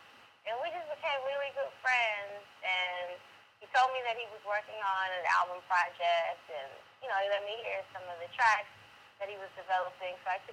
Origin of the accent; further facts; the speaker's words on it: Inglewood, California, United States; I mean, I'm from the West Coast. I'm from Inglewood.